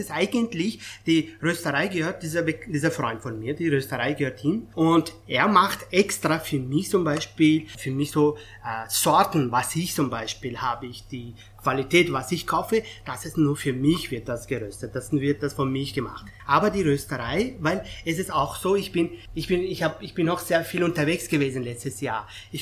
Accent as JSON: {"language": "German", "country": "Afghanistan", "second_language": "German", "lives_now": "Austria", "said": "weil ich komme aus Afghanistan"}